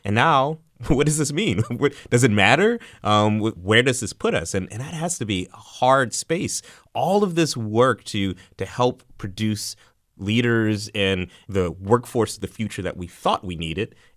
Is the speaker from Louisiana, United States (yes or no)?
yes; New Orleans, Louisiana, United States; I'm from New Orleans